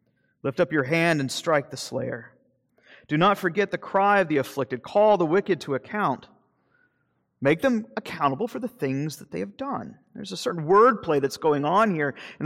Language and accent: English; Florida, United States; I'm from Florida, so I use the chair as a electric chair.